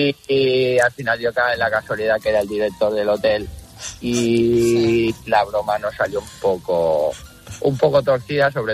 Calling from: Porto Cristo, Balearic Islands, Spain; llamo de Mallorca, desde Puerto Cristo, el pueblo donde vive Rafa Nadal.

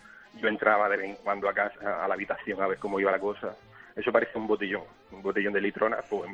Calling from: Almería, Andalusia, Spain; Nosotros somos de Almería.

